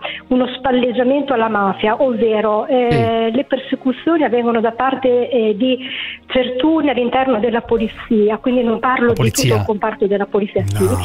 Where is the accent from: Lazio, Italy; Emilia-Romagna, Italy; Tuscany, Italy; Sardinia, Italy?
Emilia-Romagna, Italy; Molinella; Io sono di Molinella, provincia di Bologna, nativa di Molinella.